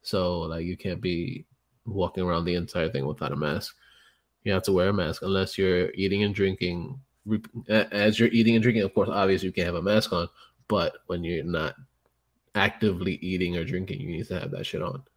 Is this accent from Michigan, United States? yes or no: no; Bronx, New York, United States; I'm from the Bronx.